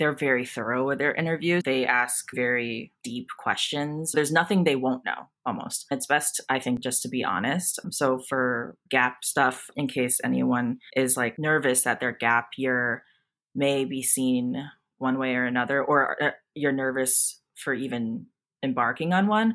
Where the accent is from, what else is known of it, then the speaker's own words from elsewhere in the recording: East Coast, United States; now in San Francisco, United States; I'm from the East Coast, so New York wasn't really all cool or anything to me.